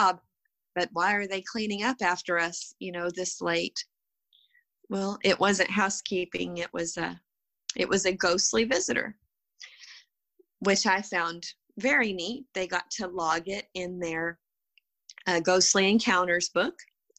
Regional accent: Texas, United States; We don't speak French. We're from West Texas.

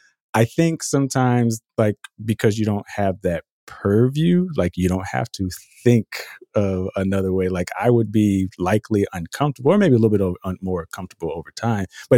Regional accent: Austin, Texas, United States; Like, I'm from Austin. Like, I spent 10, 16 years

